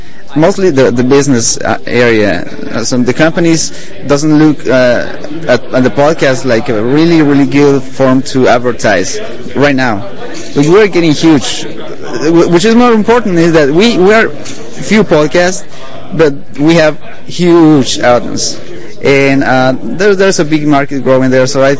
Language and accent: English; Guatemala; now in Los Angeles, United States; I'm originally from Guatemala, but I'm living in Los Angeles since about 7 years ago.